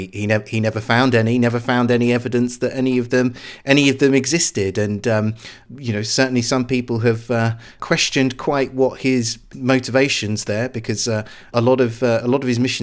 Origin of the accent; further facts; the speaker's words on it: United Kingdom; I'm obviously a British person, sort of looking at this topic from afar.